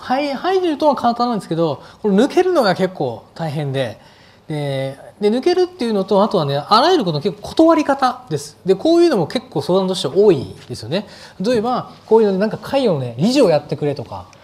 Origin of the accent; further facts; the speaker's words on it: Saitama, Japan; 特に私なんかは埼玉出身だし、